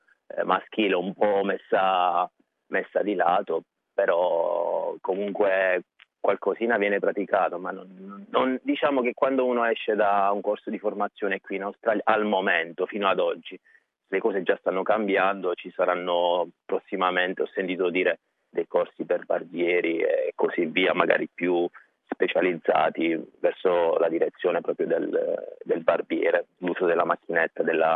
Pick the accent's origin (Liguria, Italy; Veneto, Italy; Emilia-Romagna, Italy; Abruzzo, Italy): Abruzzo, Italy; Guardiagrele; vengo dall'Abruzzo, un paese in provincia di Chieti, Guardia Grele. Sono figlio di artigiani, tre generazioni di barbieri, e quindi si può dire che ce l'ho nel sangue, sono cresciuto dentro il salone.